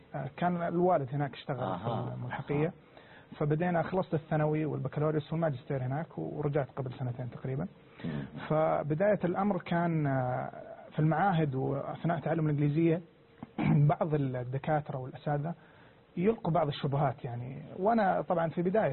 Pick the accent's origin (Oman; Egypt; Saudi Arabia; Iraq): Saudi Arabia; قالت أنت من وين؟ قلت من السعودية.